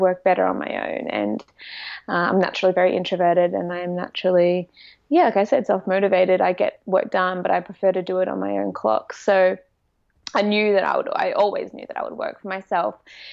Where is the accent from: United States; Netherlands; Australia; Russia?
Australia; now in London, United Kingdom; I also am currently living in London. I'm Australian. I've been out here for a couple of years now.